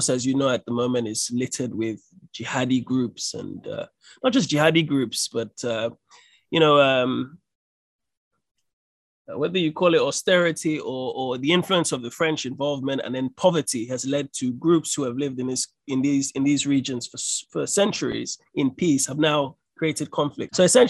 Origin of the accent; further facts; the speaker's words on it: Nigeria; also born or lived in Togo / Benin; remembering my own history, growing up in Nigeria, growing up in Togo, growing up in Benin, and seeing how